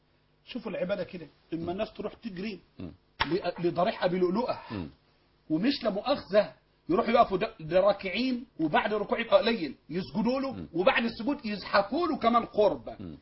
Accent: Egypt; يعني عشان تعرف بس الشيعة اللي عندنا في مصر واللي بيدعموهم من برا

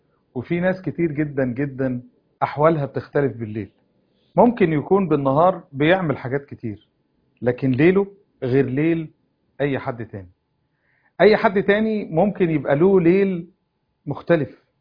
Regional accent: Egypt; بلدنا مصر

